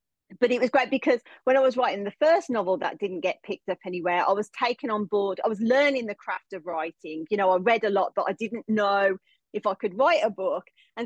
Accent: Birmingham, West Midlands, United Kingdom; accent: Birmingham; now in Redlands Coast, Australia; thicker and thicker in the Birmingham accent. So everywhere I go, it's kind of like, oh, you know, where are you from? You're from the UK. And like the accent always gets picked up, but it's not going anywhere.

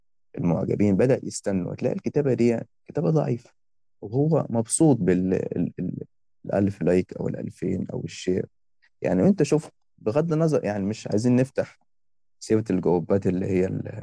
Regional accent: Upper Egypt, Egypt; ما كانش عندنا في الصعيد هنا مسألة الورشة

